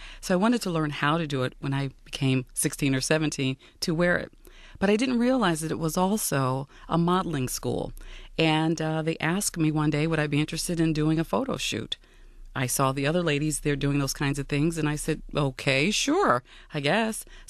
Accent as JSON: {"language": "English", "town": "Detroit", "region": "Michigan", "country": "United States", "tie": "born or raised there", "said": "And I enjoyed growing up in Detroit. It's a lot of fun."}